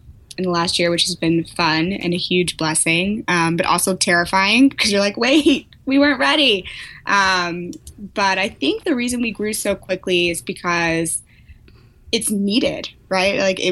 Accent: Missouri, United States; They think I'm from like New York or LA. It's like, no, I'm from Missouri.

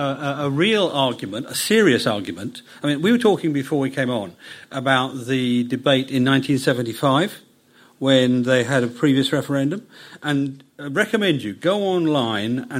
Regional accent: United Kingdom; I believe that being British is about is a whole series of quiet virtues.

